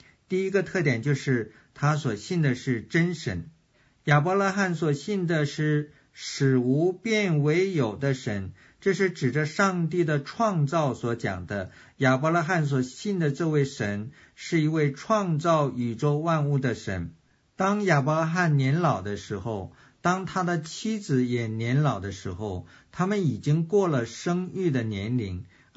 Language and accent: Chinese; China; 我们中国人呢，都说我们是炎黄的子孙